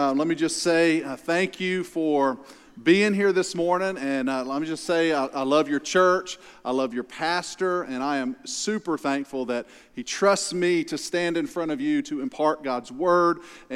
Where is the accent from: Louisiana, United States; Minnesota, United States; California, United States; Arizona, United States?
Louisiana, United States; also born or lived in Arkansas; I am originally from Louisiana. I was educated in the Louisiana public school system, and I've spent 9 years living in Arkansas.